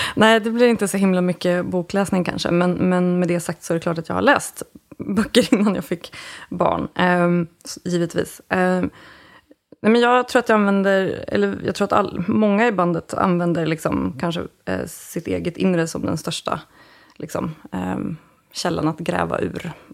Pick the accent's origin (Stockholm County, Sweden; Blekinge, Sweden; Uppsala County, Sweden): Uppsala County, Sweden; Bärlinge; Jag växte upp på landet utanför Uppsala i en liten håla som heter Bärlinge.